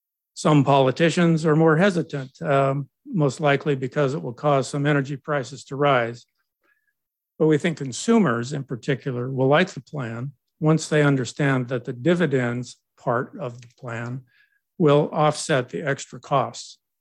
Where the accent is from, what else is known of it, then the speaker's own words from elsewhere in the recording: Fresno, California, United States; That came up earlier, so we are from Fresno.